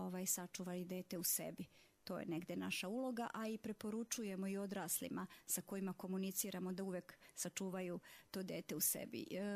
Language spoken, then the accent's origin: Serbian; Serbia; now in Banja Luka, Bosnia & Herzegovina; Dolazim iz Srbije. Tu sam sa porodicom već dugo godina, tačnije od 99. godine